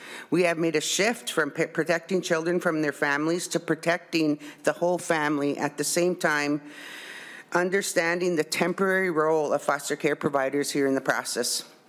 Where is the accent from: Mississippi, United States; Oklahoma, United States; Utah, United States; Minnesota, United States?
Minnesota, United States; Red Lake Nation; I'm from Red Lake Nation.